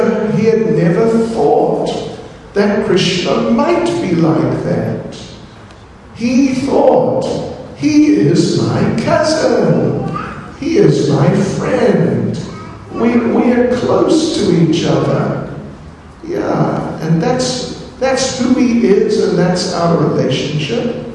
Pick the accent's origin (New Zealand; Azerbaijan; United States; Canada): New Zealand; born there; You know, I was born in New Zealand.